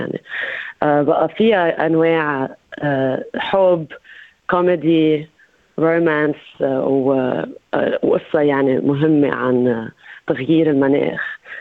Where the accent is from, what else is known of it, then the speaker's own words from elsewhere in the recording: Ehden, North Governorate, Lebanon; now in Australia; شو مش حاملة معي من لبنان؟ أنا يعني جيت مثل ما قلتي من أهدن، وكتير منحب ضيعتنا نحنا كزغلاوية ومن أهدن، ومنحب يعني الجبل وبتتلج هونيك والحياة حلوة وحياة رايقة. يعني أنا بشكر أهلي كتير أنه ربوني هونيك،